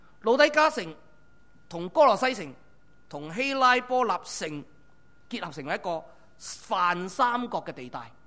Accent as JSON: {"language": "Chinese", "country": "Hong Kong", "said": "我们香港人很注重的就是追求卓越"}